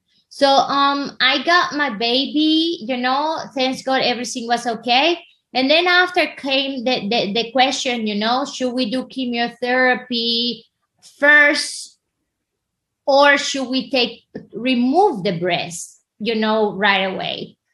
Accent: Venezuela; I'm originally from Venezuela, you know

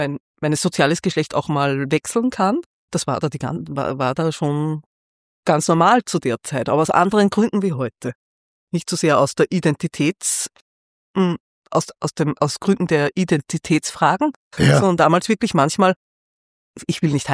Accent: Austria; dass so viele Sachen, die dort gesetzt sind, die Frauen einschränken, bei uns in Österreich auch bis Mitte der 70er Jahre genau gleich waren.

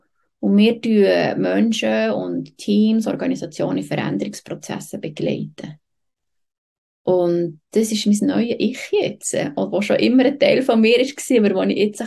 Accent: Bolligen, Bern, Switzerland; now in Interlaken, Switzerland; Ich bin selber in Bolligen aufgewachsen.

